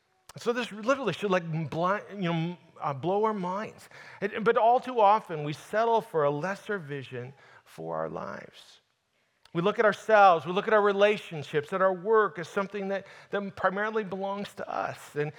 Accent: Iowa, United States; I grew up in Northwest Iowa, a little small farming community.

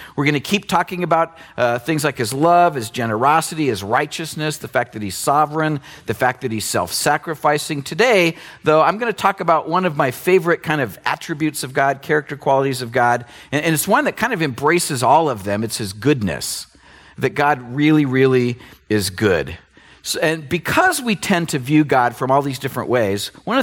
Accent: Oregon, United States; And when I grew up in Oregon, so for me, nice weather is anything.

